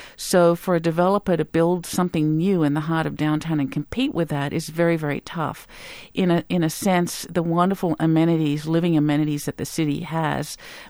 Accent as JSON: {"language": "English", "country": "Australia", "tie": "born or raised there", "also_born_or_lived": "New York City", "lives_now": "Pittsburgh, United States", "said": "I'm not a Pittsburgher originally. I grew up in Australia, and I went to school in New York City."}